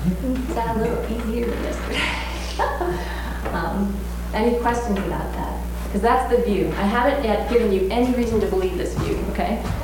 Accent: Toledo, Ohio, United States; I grew up in Toledo, Ohio.

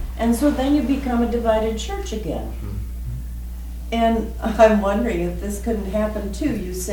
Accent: California, United States; And I'm from Southern California, where we have a lot of the Mexicans.

